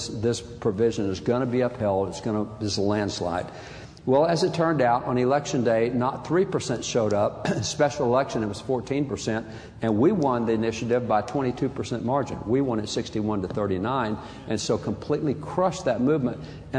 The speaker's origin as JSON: {"language": "English", "region": "Texas", "country": "United States", "said": "this is pretty disgusting for me as a Texan, because we call Fort Worth, we call it Cowtown, USA."}